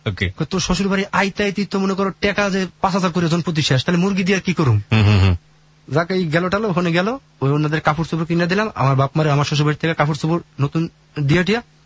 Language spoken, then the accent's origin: Bangla; Manikganj, Dhaka Division, Bangladesh; চাকরিটা হওয়ার পরে আমি যেখান থেকে আসছি মানিকগঞ্জ ঠিক আছে, মানিকগঞ্জে আমারে ট্রান্সফার করা হয়।